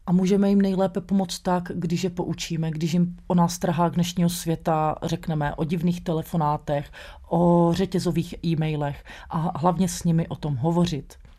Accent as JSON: {"language": "Czech", "region": "Moravia", "country": "Czechia", "said": "Já jsem z Moravy, takže tam se Velikonoce slaví obzvlášť"}